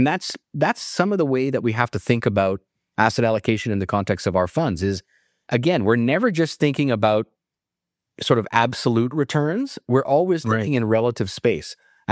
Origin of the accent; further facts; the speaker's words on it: Ottawa, Ontario, Canada; I grew up in part in Ottawa, right? And so I didn't grow up far from that enormous Nortel campus.